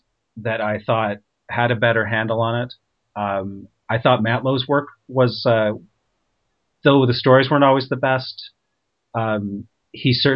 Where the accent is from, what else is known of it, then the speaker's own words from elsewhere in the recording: Canada; So I am a Canadian having an Irishman and a Brit.